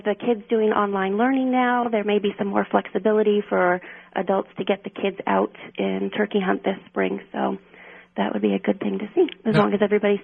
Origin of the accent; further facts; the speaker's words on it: New Hampshire, United States; I grew up in New Hampshire hunting and fishing with my family. Yep. And been turkey hunting since about 2000 here in New Hampshire.